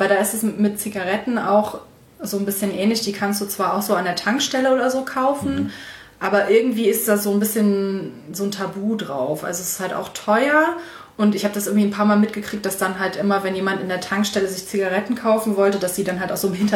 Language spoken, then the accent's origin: German; Mönchengladbach, North Rhine-Westphalia, Germany; ich komme halt aus Mönchengladbach, ich bin halt auch irgendwie mit Fußball so mehr oder weniger aufgewachsen und bin halt auch so ein bisschen Fan von Borussia Mönchengladbach